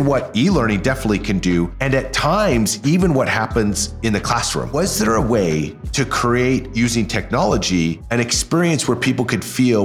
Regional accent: Alberta, Canada; born and raised in Canada, and did an undergrad in finance, and I grew up in Alberta. So like any good Albertan

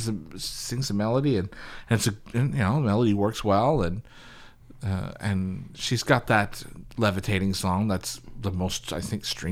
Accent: Canada; I grew up here in Canada where we had Much Music, which was the Canadian, more polite version of MTV.

